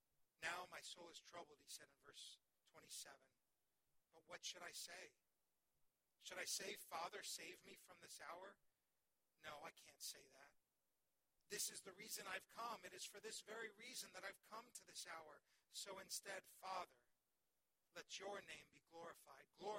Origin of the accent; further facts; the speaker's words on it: Denver, Colorado, United States; I grew up in Denver